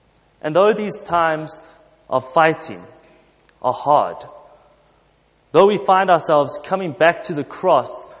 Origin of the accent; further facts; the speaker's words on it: Johannesburg, Gauteng, South Africa; I'm from Joburg.